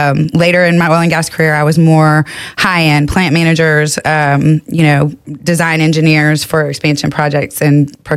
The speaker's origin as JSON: {"language": "English", "town": "Houston", "region": "Texas", "country": "United States", "tie": "born or raised there", "said": "But yeah, I grew up in East Houston. So where I come from, we didn't have to go outside really to know which way the wind was blowing where I grew up off Highway 90"}